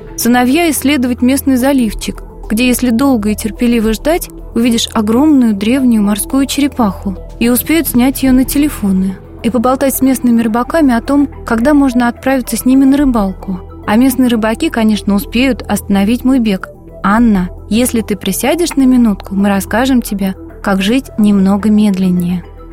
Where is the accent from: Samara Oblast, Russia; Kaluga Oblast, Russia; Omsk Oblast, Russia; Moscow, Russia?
Moscow, Russia; я профессиональный москвич.